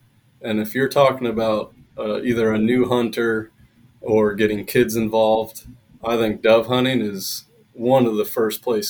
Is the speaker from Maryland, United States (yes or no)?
no; Pennsylvania, United States; now in Arizona, United States; Pennsylvania, originally.